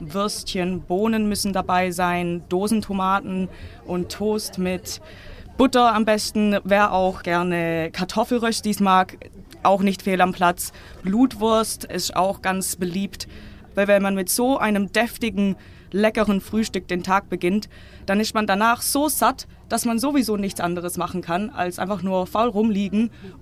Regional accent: England, United Kingdom; now in Germany; Ich bin teilweise in England groß geworden. Meine Mutter kommt aus England und seitdem ich wieder in Deutschland wohne, seit 2013

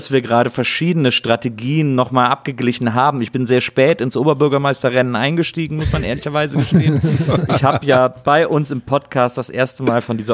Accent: Bonn, North Rhine-Westphalia, Germany; born there; für mich als gebürtiger Bonner, hier geboren

